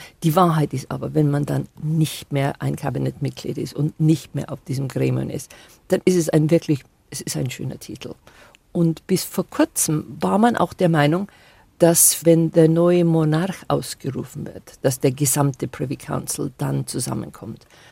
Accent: Bavaria, Germany; born there; Denn ich bin nicht nur in Bayern geboren, ich bin im tiefsten Niederbayern geboren.

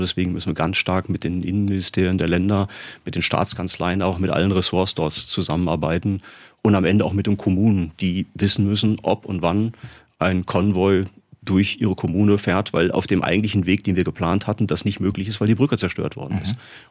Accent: North Rhine-Westphalia, Germany; Ich komme aus Nordrhein-Westfalen

